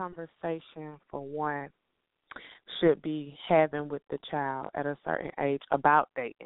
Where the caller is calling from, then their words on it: Atlanta, Georgia, United States; I'm from Atlanta, Georgia.